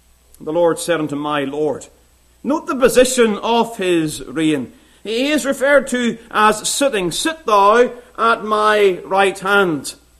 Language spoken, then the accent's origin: English; United Kingdom; being a British subject